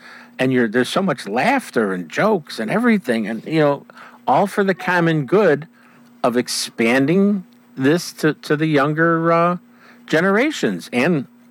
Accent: Chicago, Illinois, United States; I grew up in Inglewood. You're talking about the city of Chicago, folks. I grew up in Inglewood.

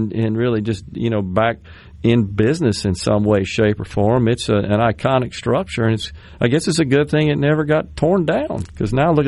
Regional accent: Jackson, Mississippi, United States; I mean, I grew up in West Jackson, and my father was a clothing representative of manufacturers.

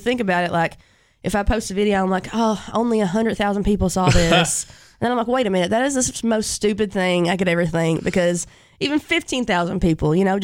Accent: Boonville, Kentucky, United States; Eastern Kentucky. I always just say Eastern Kentucky because my hometown is 150 people. The name of the town is Boonville.

